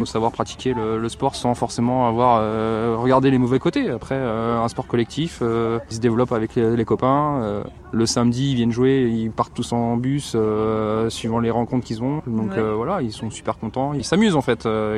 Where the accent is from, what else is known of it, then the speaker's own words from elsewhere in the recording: Brittany, France; on vient de Bretagne